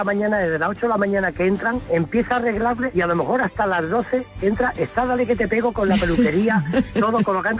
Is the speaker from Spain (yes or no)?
yes; Castilla-La Mancha, Spain; yo soy de Castilla-La Mancha.